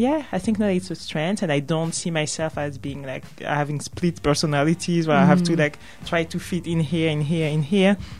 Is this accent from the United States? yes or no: no; DR Congo; as a child, me and my cousin, we didn't want to tell that we are from the Congo. That was something very shameful, because people would be like, oh, you grew up in the jungle, in a hut, or whatever.